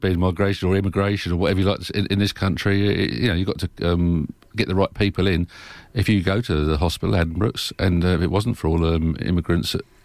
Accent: Leicester, East Midlands, United Kingdom; born there; I was born in Leicester, so I'm pretty happy at the moment.

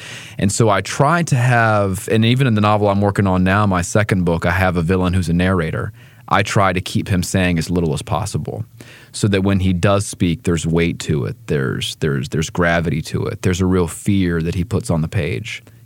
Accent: Gastonia, North Carolina, United States; And I was raised in Gastonia, right next door to PTL, so I grew up, you know, watching the rise of PTL with Jim and Tammy Faye Baker

